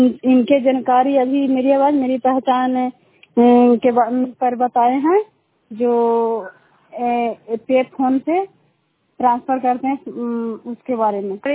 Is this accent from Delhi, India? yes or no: no; Chandi, Bihar, India; चंडीदी के रहने वाली हूँ। आज मैं चंडी में हूँ